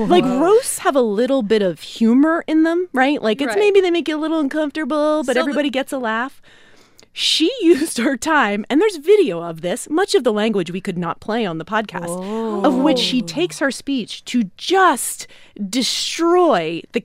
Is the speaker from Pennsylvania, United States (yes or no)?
yes; Philadelphia, Pennsylvania, United States; In Philadelphia, my hometown of Philly, there was a going away party in the newsroom